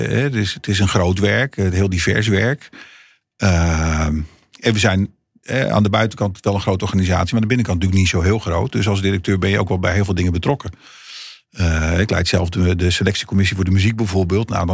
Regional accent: Brazil; first language Portuguese; Dutch is a second language; Ik kom uit Brazilië, dus spreek Portugees.

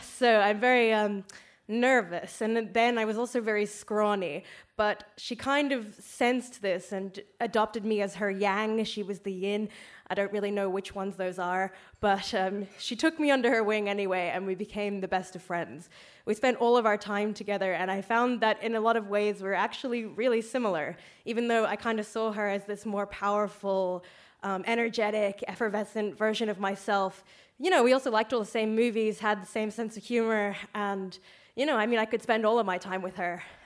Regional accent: Australia

